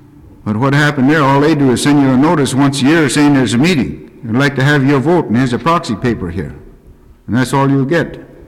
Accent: Alaska, United States; Now, I was raised up on the Yukon, and I enrolled to the town of Beaver.

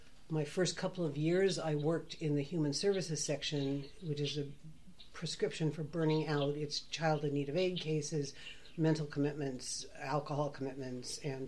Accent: Delta Junction, Alaska, United States; I grew up in Delta Junction, which is 100 miles from Fairbanks.

